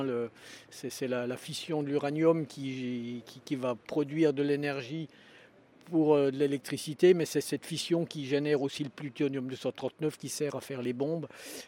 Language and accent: French; Verdun, Grand Est, France; born there; Je suis né à Verdun, dans la Meuse, donc qui est quand même le symbole de la, appelé aujourd'hui capitale de la paix après de grands massacres pendant 14-18.